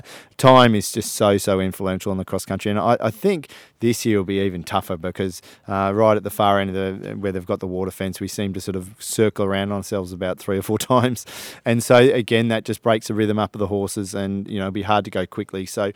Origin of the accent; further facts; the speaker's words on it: Australia; As to the heat, I'm an Aussie, so I love it.